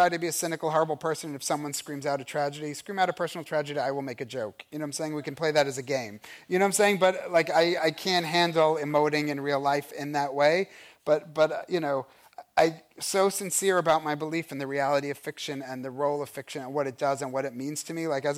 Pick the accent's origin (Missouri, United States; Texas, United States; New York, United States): New York, United States; also born or lived in Boston; people say to me, where are you from? I say New York.